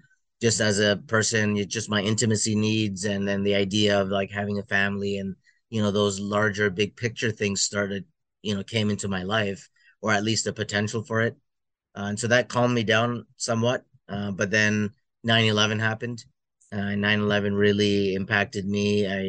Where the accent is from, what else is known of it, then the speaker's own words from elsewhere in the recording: Toronto, Ontario, Canada; I'm born and raised in Toronto, Canada, Indian Muslim background.